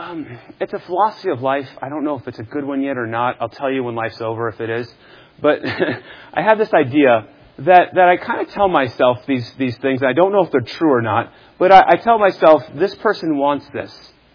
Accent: Kansas, United States; I'm from Kansas commuting

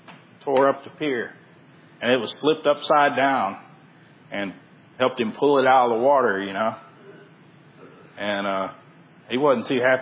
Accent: Texas City, Texas, United States; When I think about storms now, you know, I grew up in Texas City, and my grandfather was a shrimper his whole life.

